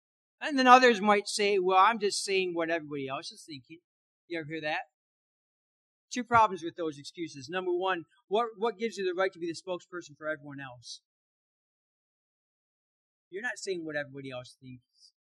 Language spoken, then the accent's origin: English; Michigan, United States; Pastor Bob McDonald, my pastor I grew up under in Michigan